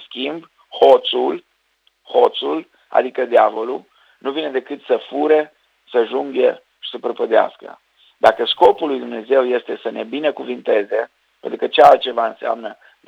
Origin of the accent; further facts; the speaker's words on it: Banat, Romania; Și acum îți spun eu ceva care n-am vrut să spun ca bănățean